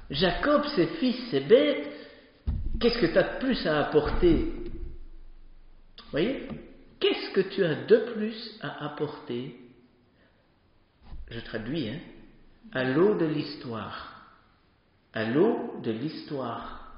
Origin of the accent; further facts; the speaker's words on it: Spa, Liège, Belgium; moi je viens de la ville de Spa, hein.